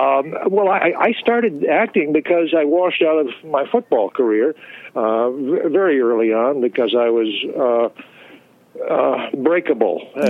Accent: Jackson, Michigan, United States; also born or lived in various places around the country; I was raised mostly in Jackson, Michigan. I was my dad was in the Air Force.

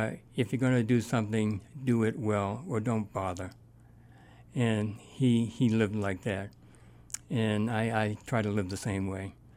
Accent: Wellesley Hills, Massachusetts, United States; also born or lived in Boston; I grew up in Wellesley Hills, Massachusetts. I was born in Boston, 1945, right after World War II.

